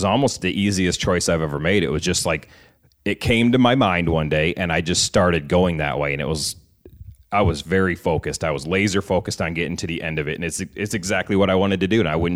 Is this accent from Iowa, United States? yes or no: yes; Sioux City, Iowa, United States; also born or lived in Remsen; So actually, for the most part, I grew up in Siouxland, but I did start out in Remsen, Iowa, so that's a little bit northwest.